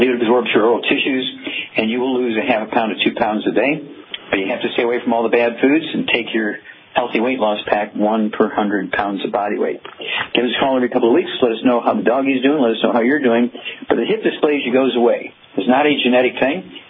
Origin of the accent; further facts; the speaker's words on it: Missouri, United States; Let's go to Missouri, my home state, and Louise.